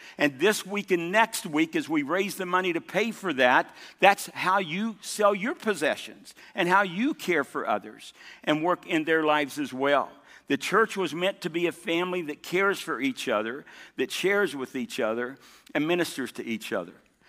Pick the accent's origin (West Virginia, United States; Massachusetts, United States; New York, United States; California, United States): West Virginia, United States; And I came from Southern, glory to God, West Virginia.